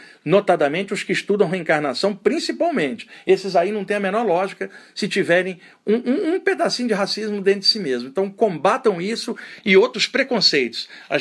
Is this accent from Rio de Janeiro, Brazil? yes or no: yes; Duque de Caxias, Rio de Janeiro, Brazil; quando eu tinha acho que 6 para 7 anos, a minha família se mudou para Duque de Caxias, na Baixada Fluminense, onde eu cresci na Vila São José. E ali era um bairro humilde